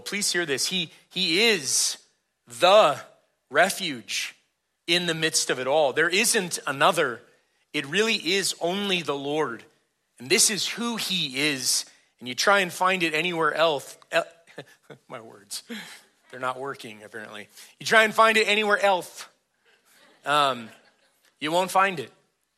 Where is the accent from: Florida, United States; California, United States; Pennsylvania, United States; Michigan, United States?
California, United States; You know, growing up in California, we did not have basements because you didn't need basements in California.